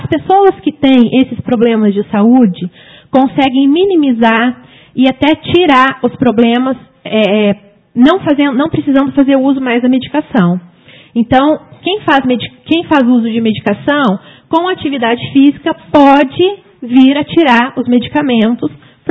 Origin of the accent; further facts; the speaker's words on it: Guaxupé, Minas Gerais, Brazil; Sou de Guaxupé mesmo.